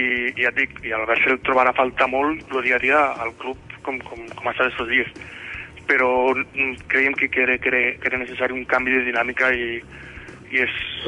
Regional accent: Flix, Catalonia, Spain; nosaltres som de Flix, coneixem la gent de Flix.

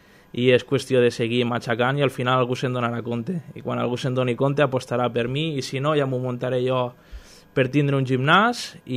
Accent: Móra la Nova, Catalonia, Spain; som tots de Mora Nova i Mora d'Ebre

